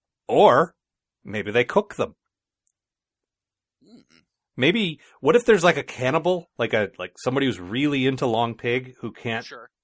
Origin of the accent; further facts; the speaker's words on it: England, United Kingdom; And I can't say anything because I'm English.